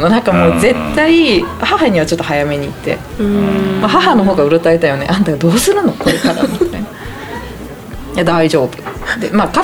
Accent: Izumo, Shimane, Japan; born there; 出雲で生まれました。

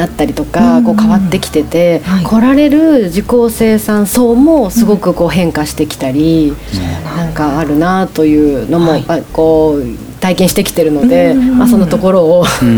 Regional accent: Izumo, Shimane, Japan; ずっと出雲生まれの出雲育ち で、島根県の県民性でこうちょっと奥ゆかしいというか、おとなしい県民性とか言われますけど、

